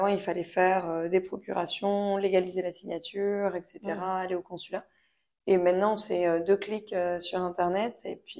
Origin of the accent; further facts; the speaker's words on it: Toulouse, Occitanie, France; Voilà, moi je suis originaire de Toulouse.